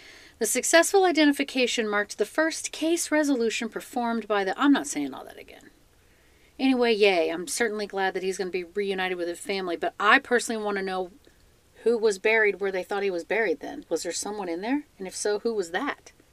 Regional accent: Missouri, United States; Oh, I hail from Missouri, and I have no idea where Palmyra is.

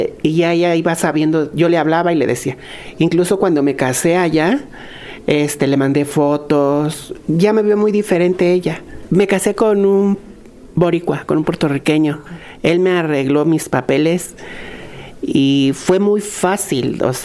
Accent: Mexico; moved away; acá en mi país, yo siempre les dije, México

